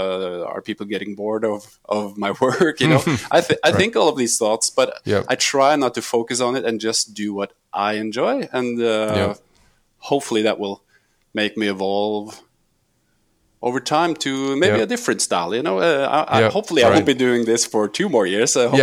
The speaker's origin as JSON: {"language": "English", "region": "Oslo", "country": "Norway", "tie": "born or raised there", "said": "So I had to focus on my hometown, Oslo."}